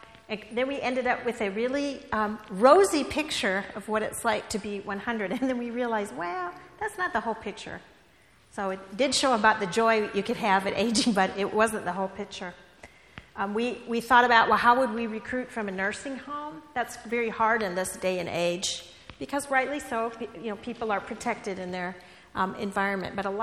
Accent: Iowa, United States; I'm originally from Iowa, so I was like, greens and sweet potatoes, why are they eating that?

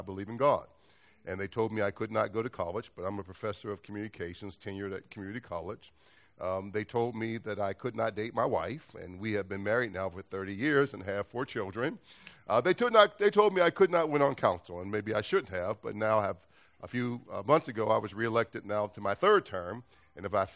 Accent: Homewood, United States; I pastor a church one block from where I was born and raised in Homewood.

